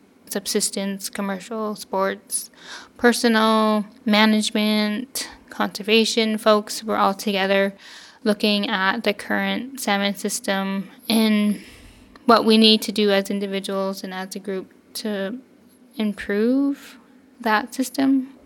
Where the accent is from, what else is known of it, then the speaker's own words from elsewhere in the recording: Rampart, Alaska, United States; my hometown, which is Rampart. And it is a small Athabasking fishing community located, I would say, mid Yukon River.